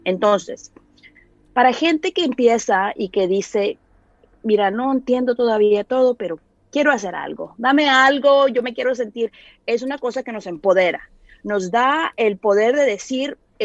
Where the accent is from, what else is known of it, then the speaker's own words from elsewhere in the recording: Monterrey, Nuevo León, Mexico; Les voy a decir, yo soy de Monterrey, decimos mucho, fuera de onda.